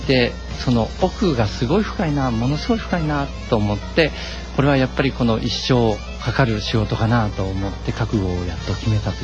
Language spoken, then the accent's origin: Japanese; Nagoya, Aichi, Japan; それで地元の名古屋の方に戻ってきて設計事務所に勤めて